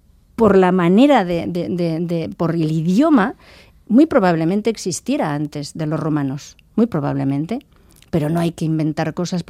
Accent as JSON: {"language": "Spanish", "region": "Basque Country", "country": "Spain", "said": "nosotros como abertzales, pero como pueblo vasco en general"}